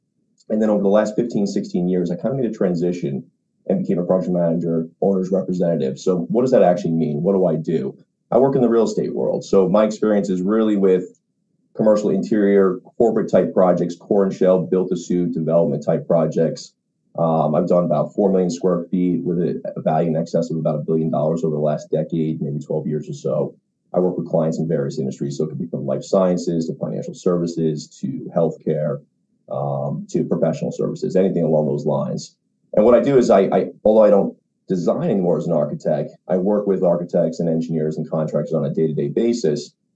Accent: New York, United States; So first thing is I was born and raised in New York. I went to school in New England. I live in New Jersey with my wife and two kids at this point.

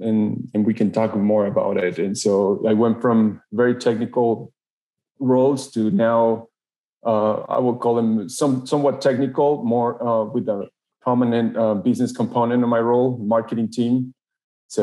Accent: Ecuador; born there; first language Spanish; English is a second language; have an accent, and that accent is actually my first language is, Spanish. So I was born in South America in Ecuador, and I went to polytechnic school there.

